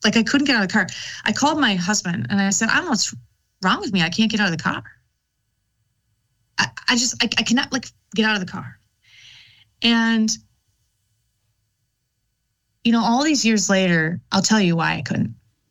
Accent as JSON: {"language": "English", "region": "Minnesota", "country": "United States", "said": "I'm a Minnesotan. Visualize those hockey sticks people."}